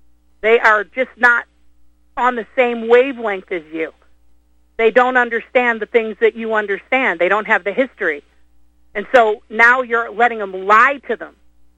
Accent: the South, United States; Well, I'm from the South

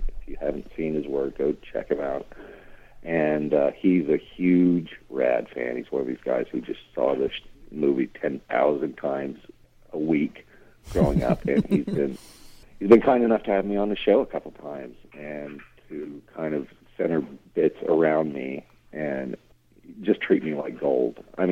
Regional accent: Texas, United States; I'm from Texas and come from a real strong blues background. That … tradition, Texas blues, is kind of deeply ingrained in me.

